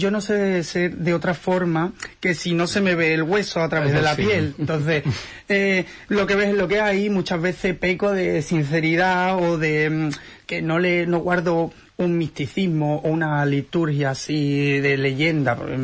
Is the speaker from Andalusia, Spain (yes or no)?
yes; Huelva, Andalusia, Spain; born there; nací aquí en Huelva, soy del 92... Un pelín más joven que Rafa.